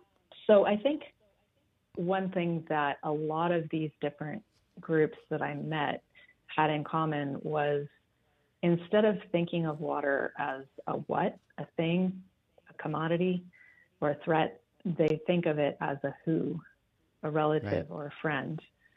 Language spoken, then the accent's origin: English; California, United States; But I grew up in the Bay Area.